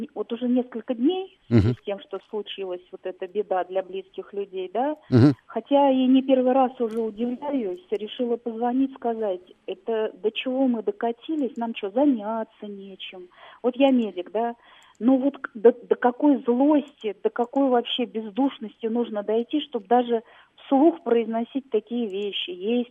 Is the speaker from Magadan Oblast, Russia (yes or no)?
no; Moscow, Russia; born there; Я родилась в Москве, Б. Мне 46 лет, я доктор высшей категории